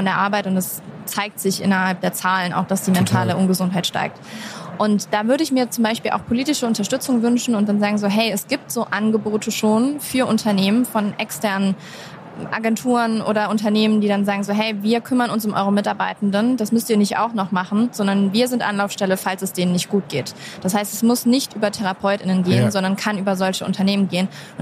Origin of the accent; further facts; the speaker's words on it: North Rhine-Westphalia, Germany; Same, ich komme auch aus NRW.